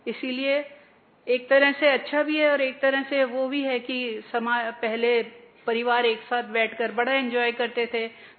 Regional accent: Guwahati, Assam, India; मैं गुवाहाटी से आती हूं

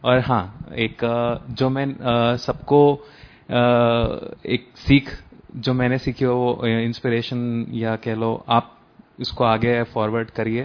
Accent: Nagpur, Maharashtra, India; मैं नागपुर महाराष्ट्र से हूँ और मैं कॉग्निजेंट पुणे में काम करता हूँ

